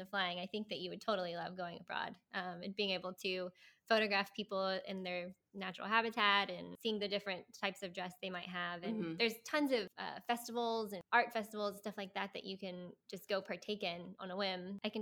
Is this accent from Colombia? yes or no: no; Cuero, Texas, United States; Well, I grew up in Cuero, Texas, which...